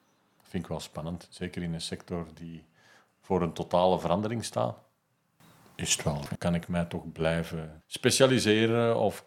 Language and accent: Dutch; Belgium; Nu, op zich blazen wij niet hoog van de toren, wij als Belgen.